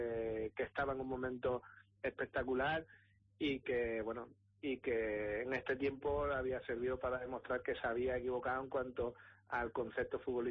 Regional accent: Canary Islands, Spain; now in Cádiz, Spain; a pesar de residir, tener mi despacho profesional en Andalucía, concretamente en Cádiz, bueno, pues soy canario, nacido en Gran Canaria, viajo periódicamente para seguir el fútbol canario

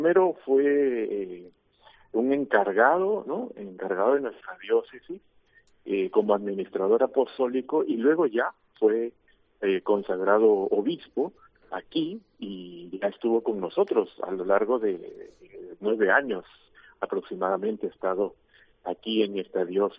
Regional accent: Chiclayo, Lambayeque, Peru; accent: Chiclayo; Cuando yo voy a mis reuniones de sacerdotes en Lima, en la capital del Perú, dicen, este es de Chiclayo, ¿no? Tenemos un acento.

